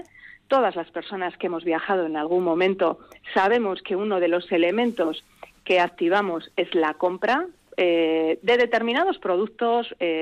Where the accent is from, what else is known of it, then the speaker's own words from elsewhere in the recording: Basque Country, Spain; Somos vascos y vascas